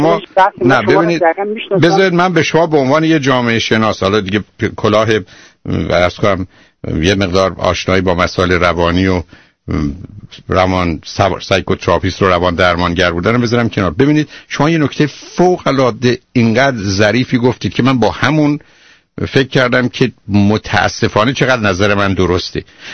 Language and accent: Persian; Shiraz, Fars, Iran; فکر کنم چون من شیرازیم